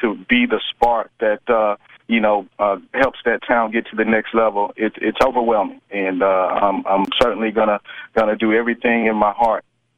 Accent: Walls, Mississippi, United States; You know, growing up in Walls, I grew up very modestly. In fact, I did not even have indoor plumbing until I was 16 years old.

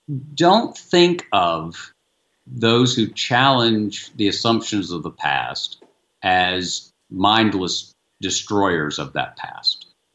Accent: the South, United States; And again, I'm a Southerner.

